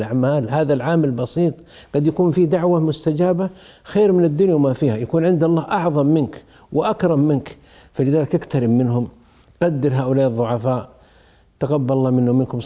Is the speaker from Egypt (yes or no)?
no; Saudi Arabia; قمنا نسلم كسعوديين على بعض ونبارك